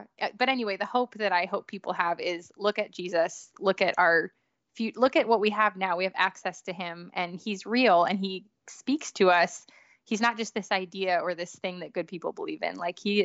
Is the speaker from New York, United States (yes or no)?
yes; New York, United States; also born or lived in Los Angeles, United States / Miami, United States; now in Nashville, United States; I grew up in New York, LA, and Miami. So Nashville is the smallest town I've ever lived in.